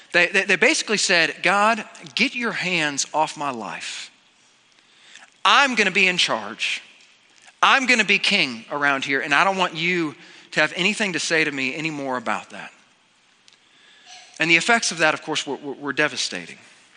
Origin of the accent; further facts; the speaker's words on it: Missouri, United States; now in Fort Worth, United States; So I grew up in Missouri, and the only time that you ever heard a weather siren, it meant get to the basement right away.